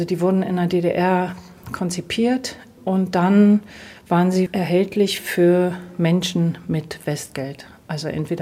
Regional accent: Moscow, Russia; weil ich bin in Moskau groß geworden, ich sprach also Russisch.

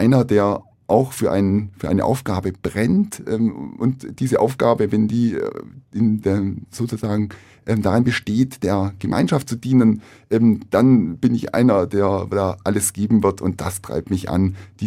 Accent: Bad Wurzach, Baden-Württemberg, Germany; meine Heimatgemeinde, also das ist ja ein Stück weit ein Nachhausekommen für mich. Ich bin ja Bad Wurzacher

